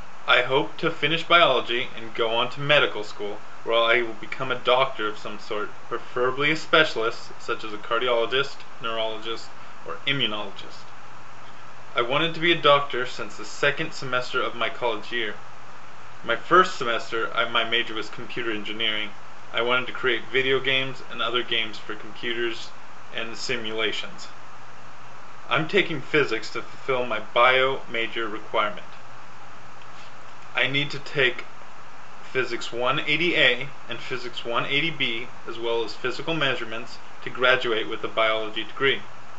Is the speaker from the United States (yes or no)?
yes; Porterville, California, United States; I'm from Porterville, California, which is 60 miles north of Bakersfield. Porterville has a population of 41,000 and is a small town made up of mostly farms and other agriculture.